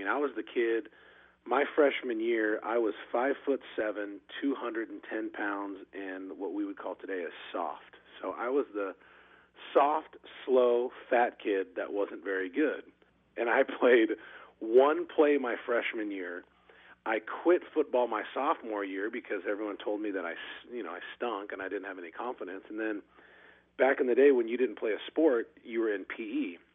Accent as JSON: {"language": "English", "town": "Covina", "region": "California", "country": "United States", "tie": "born or raised there", "said": "I grew up in Covina, California."}